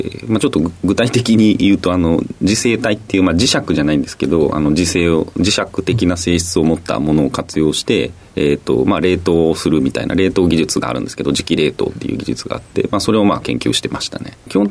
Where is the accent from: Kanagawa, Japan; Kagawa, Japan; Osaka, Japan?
Osaka, Japan; 大阪ですね。はい、大阪生まれで、大阪育ちになります。